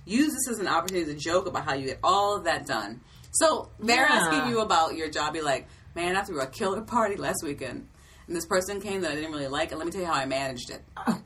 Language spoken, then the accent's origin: English; Maryland, United States; I'm from Maryland, people.